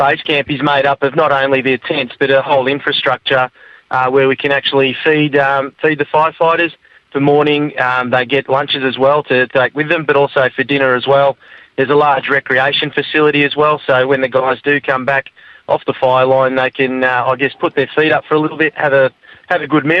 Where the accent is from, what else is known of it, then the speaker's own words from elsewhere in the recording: Victoria, Australia; I'm from Victoria